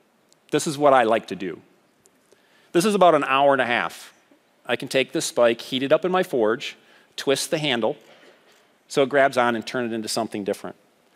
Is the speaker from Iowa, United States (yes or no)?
no; Michigan, United States; Remember, I'm from West Michigan. I'm very Dutch.